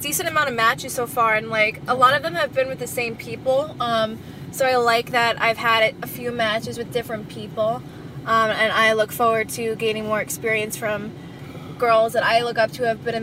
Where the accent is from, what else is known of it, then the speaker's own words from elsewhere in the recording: New York, United States; And I'm not from New Jersey, I'm from New York.